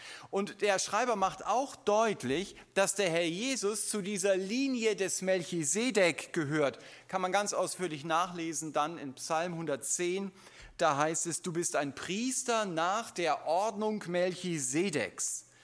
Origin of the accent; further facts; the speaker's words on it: Germany; das haben wir als Deutsche nicht so drauf